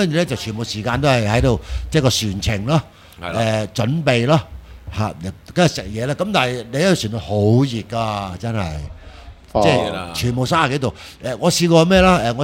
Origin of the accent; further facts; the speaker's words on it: Hong Kong; 即係如果喺我哋香港人嚟嘅，起碼唔係咁遠啊。